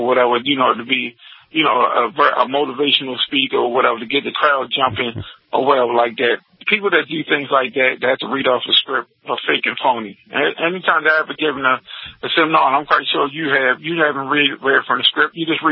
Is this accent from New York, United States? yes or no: yes; New York, United States; I'm from New York, and I can tell you he haven't done anything or whatever.